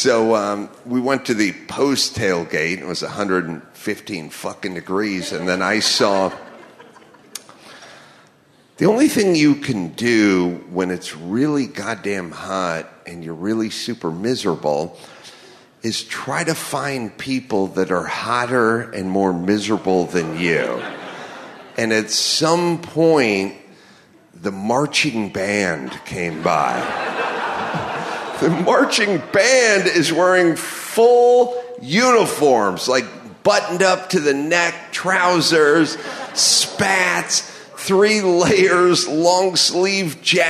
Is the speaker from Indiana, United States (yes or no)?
no; Los Angeles, California, United States; born or raised there